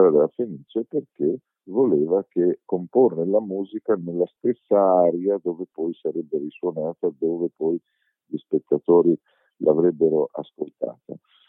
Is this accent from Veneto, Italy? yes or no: yes; Veneto, Italy; mia madre mi accompagnava all'Arena di Verona, perché abitavo da quelle parti, a vedere le opere fin da piccolo.